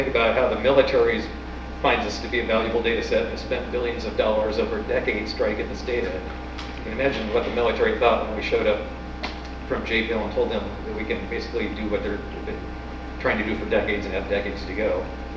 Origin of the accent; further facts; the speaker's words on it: Pacific Northwest, United States; born there; I was born in the Pacific Northwest, so it's nice